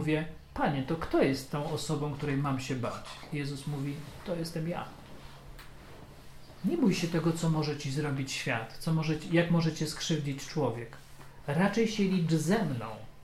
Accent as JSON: {"language": "Polish", "town": "Kraśnik", "region": "Lublin Voivodeship", "country": "Poland", "tie": "born or raised there", "said": "Pamiętam, w Kraśniku się tak modliłem, w mojej rodzinnej miejscowości"}